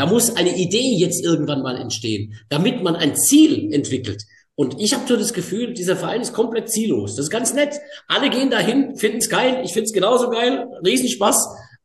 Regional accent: Baden-Württemberg, Germany; Ich komme aus der Nähe von Stuttgart, da bin ich aufgewachsen, groß geworden

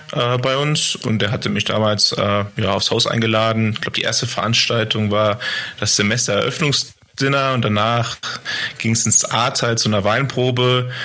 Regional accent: Bergisch Gladbach, North Rhine-Westphalia, Germany; Ich komme aus Bergisch Gladbach.

